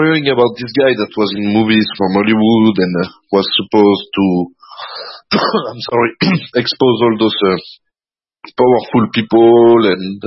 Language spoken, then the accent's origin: English; Geneva, Switzerland; from Geneva, Switzerland. I am a male. I think that you can recognize that from my voice. And I am 35 years old, to give you some context.